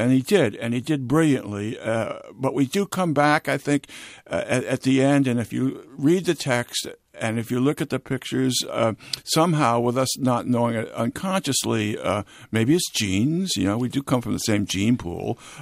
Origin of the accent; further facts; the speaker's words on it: New Jersey, United States; I was raised in New Jersey, and summers we went out on the coast in Long Island